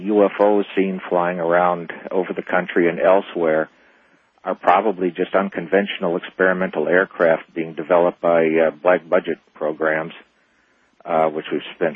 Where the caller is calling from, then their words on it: Phoenix, Arizona, United States; Yeah, hi, fellas. I'm calling from Phoenix, listening to KFYI 550 AM.